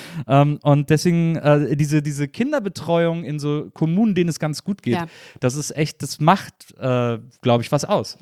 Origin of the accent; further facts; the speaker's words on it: Wesseling, North Rhine-Westphalia, Germany; Erftstedt, das war so ein Nachbarort von Wesseling, wo ich aufgewachsen bin